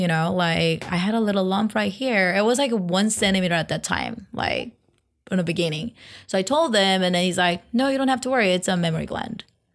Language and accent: English; South Korea; moved away as an adult; now in United States; So, I was born and raised in Korea. I moved here probably 12 years ago, like after I graduated college.